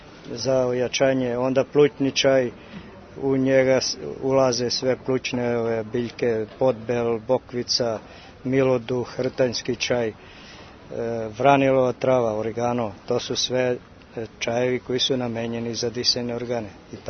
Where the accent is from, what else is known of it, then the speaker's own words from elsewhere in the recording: Pirot, Southern and Eastern Serbia, Serbia; dolazim iz Pirota, bavim se sakupljanjem prirodnog samoniklog bilja na području Stare planine Pirot okolina.